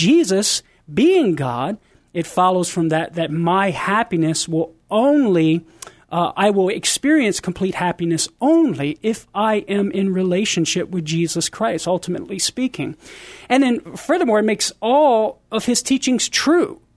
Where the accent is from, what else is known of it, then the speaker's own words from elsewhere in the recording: Crowley, Louisiana, United States; It's actually just a little bit further west of my hometown in Crowley.